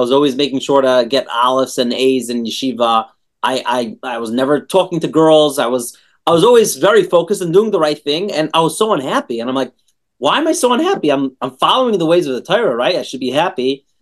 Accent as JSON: {"language": "English", "town": "Brooklyn", "region": "New York", "country": "United States", "tie": "born or raised there", "said": "And I grew up in Brooklyn in Flatbush."}